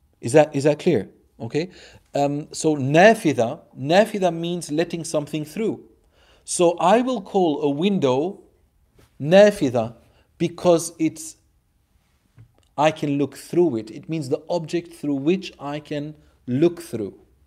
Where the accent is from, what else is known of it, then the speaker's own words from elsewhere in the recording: Belgium; But I'm not. I'm from Belgium.